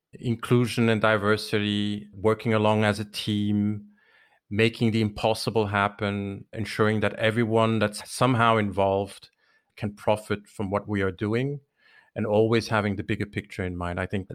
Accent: German-speaking Switzerland, Switzerland; also born or lived in New York; born in New York, French Caribbean heritage. That's where my name comes from. And I grew up in the German-speaking part of Switzerland, married to an Italian national.

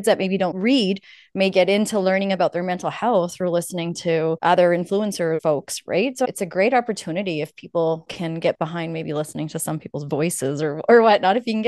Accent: Canada; growing up in Canada, not seeing a lot of people from my background

